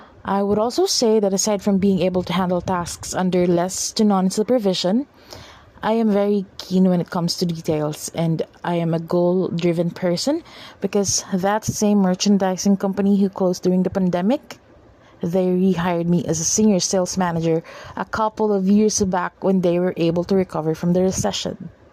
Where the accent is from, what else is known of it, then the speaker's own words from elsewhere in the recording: Valenzuela City, Metro Manila, Philippines; I'm from Valenzuela City, Philippines